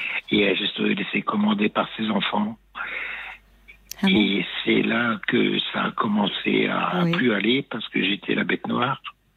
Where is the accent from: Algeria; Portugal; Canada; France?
France; Hauts-de-France; Excusez-moi, je suis du Nord.